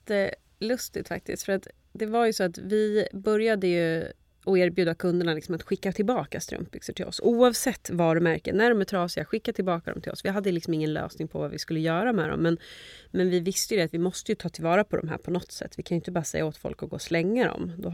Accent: Köping, Västmanland County, Sweden; vägg i vägg med vårt lager i Köping där jag kommer ifrån

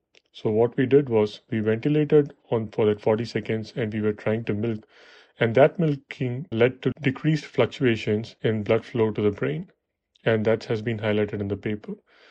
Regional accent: Chennai, Tamil Nadu, India; moved away as an adult; now in United States; I was born and raised in Chennai. I did my medical school back in the southern part of India and transitioned to the United States to pursue a residency in pediatrics

